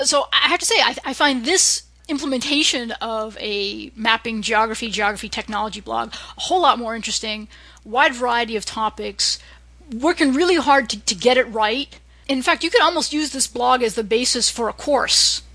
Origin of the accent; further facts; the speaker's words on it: Somerville, Massachusetts, United States; sometimes I don't even say I'm from Somerville. I say I'm from Spring Hill.